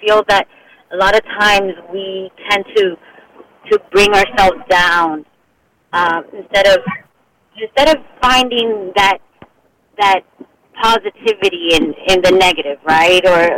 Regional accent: Miami, Florida, United States; And it's interesting because I was raised in Miami. Obviously, Miami is, like, not part of the U.S., I feel. but I didn't have an education in Spanish.

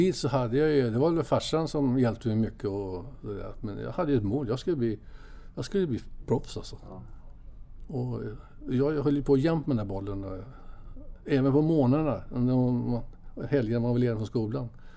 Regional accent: Bagarmossen, Stockholm County, Sweden; Jag tyckte det var kul att sitta hemma i Bagarmossen.

